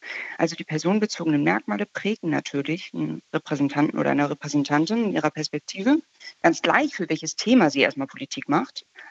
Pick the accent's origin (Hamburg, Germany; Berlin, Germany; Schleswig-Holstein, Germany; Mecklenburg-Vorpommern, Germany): Hamburg, Germany; dass ich als Hamburgerin oder dass ein Saarländer, dass man das sein kann